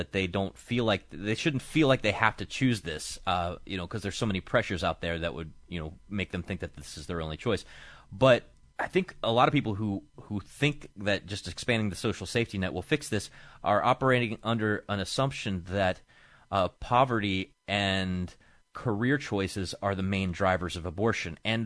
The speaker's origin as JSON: {"language": "English", "region": "Kentucky", "country": "United States", "tie": "born or raised there", "said": "when I grew up in Kentucky and people are like, well, we got an education problem in Kentucky."}